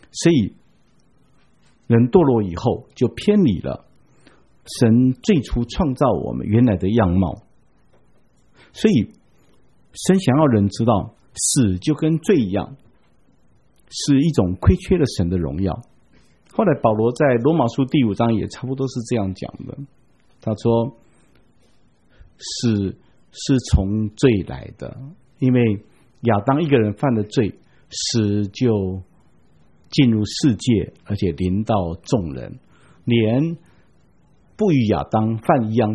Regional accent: Taiwan; 我们台湾人有时候骂小孩子骂他吸就吸呢

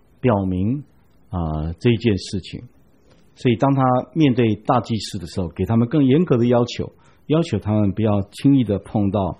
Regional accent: Taiwan; 我们台湾人有时候骂小孩子骂他吸就吸呢

